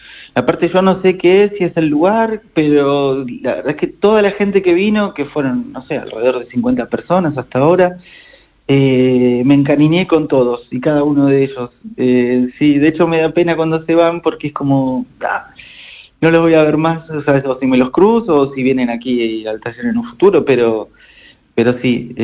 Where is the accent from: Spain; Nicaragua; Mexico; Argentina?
Argentina; que soy muy bueno contando cuentos. Como buen argentino.